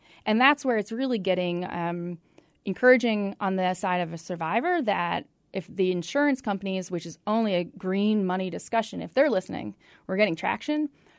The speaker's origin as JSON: {"language": "English", "town": "Saratoga Springs", "region": "New York", "country": "United States", "tie": "born or raised there", "said": "I grew up in Saratoga Springs, New York, and I was a speed skater."}